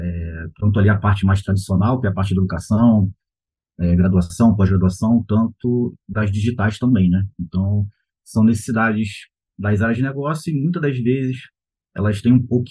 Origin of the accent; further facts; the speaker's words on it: Rio de Janeiro, Brazil; sou carioca, 43 anos, casado, uma filhinha de 6 anos